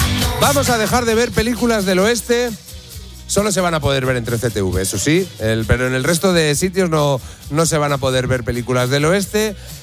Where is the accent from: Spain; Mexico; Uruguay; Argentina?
Spain; Y yo, como español que soy, me veo en la obligación de ayudar a nuestro gobierno.